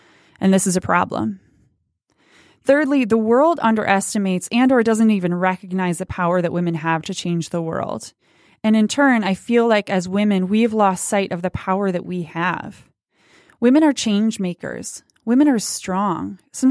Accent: Detroit, Michigan, United States; I was born and raised in Michigan and pretty much spent the majority of my life in Corktown, Detroit. My family is Irish American

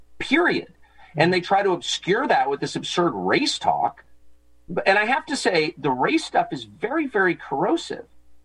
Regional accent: United States; And as a Christian, as an American, I just reject it.

